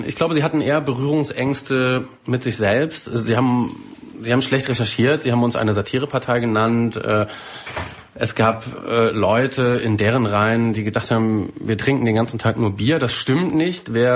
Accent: Berlin, Germany; ich komme immerhin aus Berlin bei Polen.

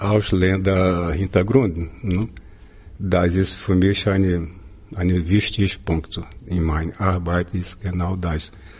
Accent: Rio de Janeiro, Brazil; German is a second language; now in Germany; Ich kaufe ein kleines Grundstück, das ist 200 Quadratmeter, wo ich aufgewachsen bin, der Stadtteil da in Rio de Janeiro, sehr periphärisch.

